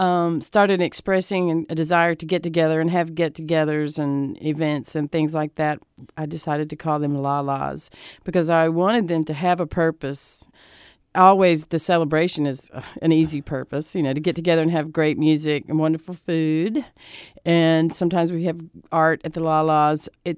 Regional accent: Jackson, Mississippi, United States; As a 19-year-old that rode down from my hometown of Jackson, Mississippi to attend my first

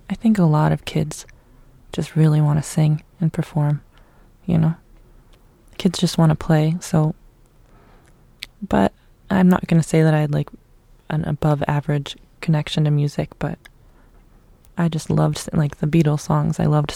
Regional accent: Colorado, United States; also born or lived in Michigan / Boston; Yeah. Well, I was born in Michigan. I was raised in Colorado.

